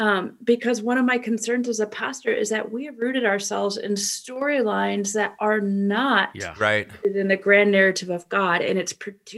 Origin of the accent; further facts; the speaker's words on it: Chicago, Illinois, United States; back in Chicagoland, my hometown, my home city, we're seeing moral failures at Harvest Bible Chapel and Willow Creek.